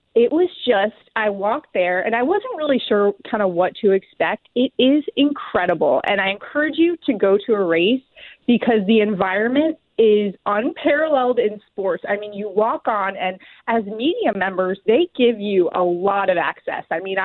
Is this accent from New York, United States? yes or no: no; New Jersey, United States; Well, Mark, I can absolutely relate to you because I am originally from New Jersey. So we didn't exactly grow up going to the track very often.